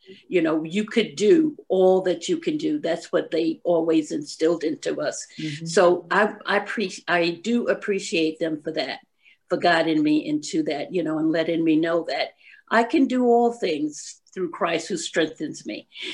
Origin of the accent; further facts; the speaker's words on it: Georgia, United States; born there; moved away; also born or lived in Savannah / Long Island; I was born in Georgia, and after that, I went to school in Savannah. I left Savannah and I went to New York. I lived on Long Island.